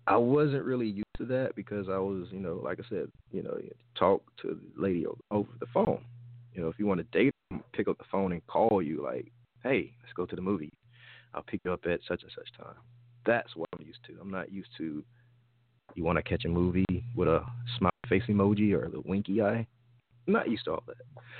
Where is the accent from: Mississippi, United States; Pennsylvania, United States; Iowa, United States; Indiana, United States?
Mississippi, United States; I'm from the South, Mississippi, as a matter of fact, the belly of the South.